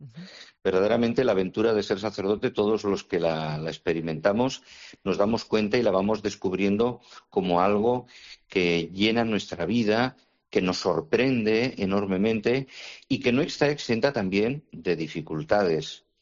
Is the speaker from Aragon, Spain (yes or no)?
yes; Cervera de la Cañada, Aragon, Spain; Yo soy de Cervera de la Cañada, ajá, al lado de Calatayud